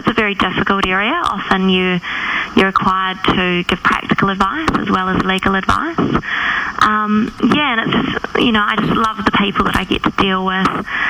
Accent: Auckland, New Zealand; now in Broome, Australia; Before Broome, I'm originally from Auckland in New Zealand, but I have been living and working in Broome for 18 months

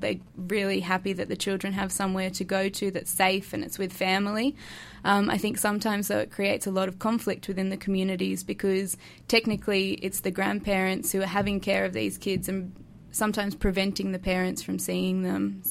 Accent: Mullumbimby, New South Wales, Australia; I'm not actually. I'm from New South Wales. I'm from a little town called Mullumbimby, which is just near Byron Bay.

